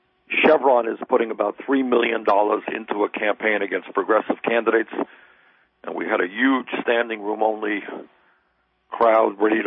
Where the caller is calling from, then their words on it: San Francisco, California, United States; I'm calling you from the San Francisco area.